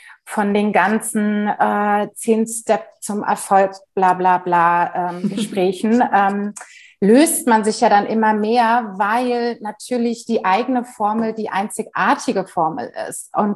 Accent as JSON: {"language": "German", "region": "Berlin", "country": "Germany", "said": "ich komme aus Berlin"}